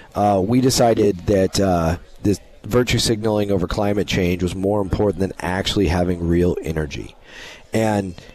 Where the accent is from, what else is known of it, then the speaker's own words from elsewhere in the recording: Bozeman, Montana, United States; I born and raised there.